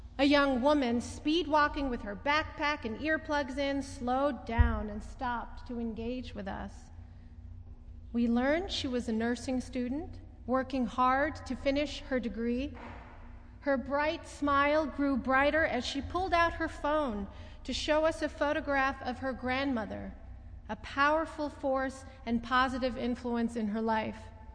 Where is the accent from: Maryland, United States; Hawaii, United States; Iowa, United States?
Maryland, United States; Timonium; I grew up in Timonium on a tree-lined street of split-level houses and manicured lawns, and now I work in Homeland.